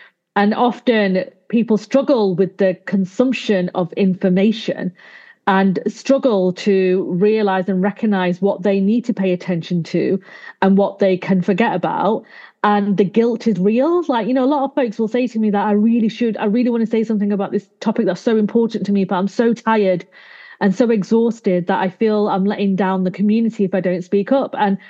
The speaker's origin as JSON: {"language": "English", "town": "Manchester", "region": "North West England", "country": "United Kingdom", "said": "I'm from Manchester, but I do visit London a few times a month because I've got work and clients down there."}